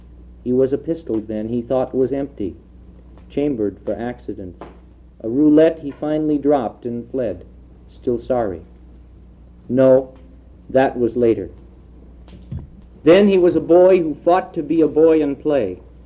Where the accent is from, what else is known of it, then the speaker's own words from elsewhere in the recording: Kansas, United States; And I'm from Kansas.